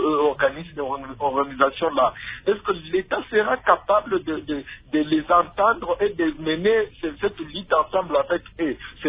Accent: Kabinda, Lomami, DR Congo; Allez dans ma ville natale à Kadinda.

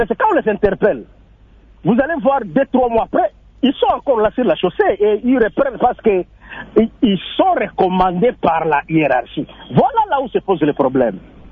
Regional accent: DR Congo; ici chez nous, en République démocratique du Congo

